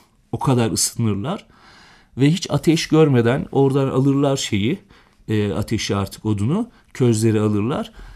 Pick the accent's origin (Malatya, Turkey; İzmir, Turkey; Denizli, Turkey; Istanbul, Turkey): Denizli, Turkey; artık benim memleketime doğru geliyoruz.